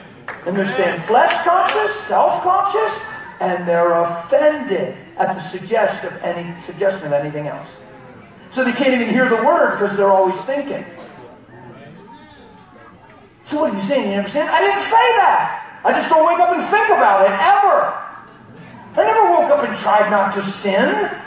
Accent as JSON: {"language": "English", "region": "Pennsylvania", "country": "United States", "said": "I'm from Pennsylvania. Do you know that? Do you know I live in Pennsylvania?"}